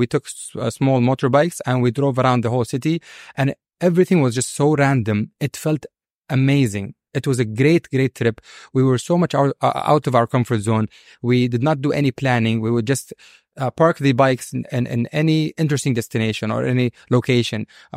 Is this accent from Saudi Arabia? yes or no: yes; Saudi Arabia; also born or lived in United States; So I was born in the States, but I came back to Saudi just a year later, and I lived in Riyadh, Khobar, and Jeddah, which are the three main cities of Saudi.